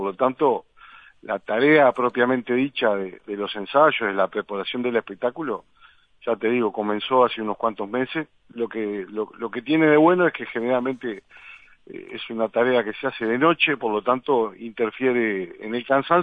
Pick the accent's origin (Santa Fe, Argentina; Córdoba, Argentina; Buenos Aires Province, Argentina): Buenos Aires Province, Argentina; Parque Posadas; Yo sí recuerdo que me crié en el Parque Posadas, en Aires Puros